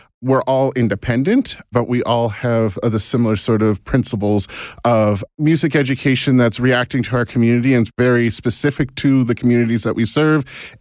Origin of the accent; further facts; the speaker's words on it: Halifax, Nova Scotia, Canada; now in Toronto, Canada; I'm originally from Halifax, so if I can get near water, then I love it.